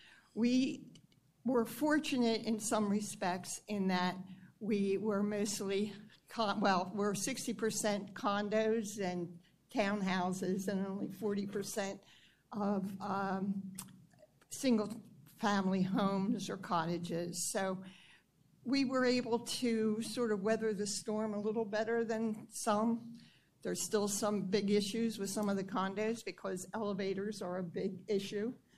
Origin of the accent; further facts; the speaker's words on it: Indian Shores, Florida, United States; I'm from Indian Shores, and we're a very small community as well.